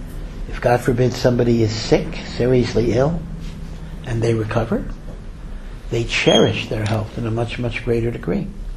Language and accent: English; United States; moved away as an adult; now in Israel; So for many, many years, I was born in America, and of course I lived in America, and I was a professor of law at the University of Maryland.